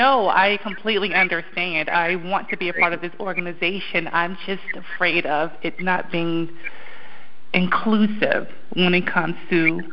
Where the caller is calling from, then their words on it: Washington, District of Columbia, United States; I'm calling from Washington, D.C., and I am super interested in becoming a member and doing as much as I can.